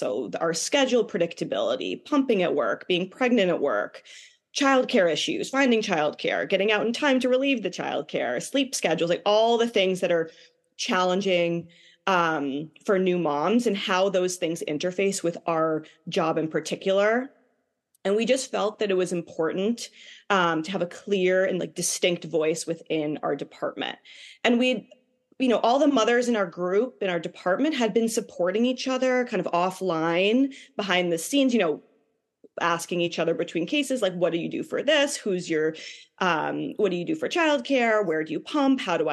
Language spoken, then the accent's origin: English; Massachusetts, United States; So a little bit about my background. I grew up in the Boston area.